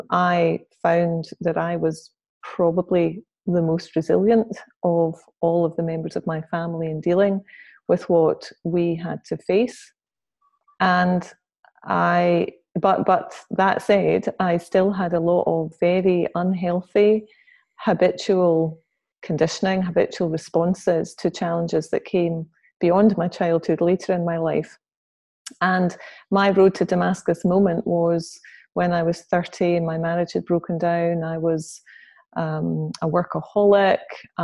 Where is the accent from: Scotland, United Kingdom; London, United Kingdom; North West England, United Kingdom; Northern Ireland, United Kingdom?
Scotland, United Kingdom; I do have to say I'm from Scotland, not England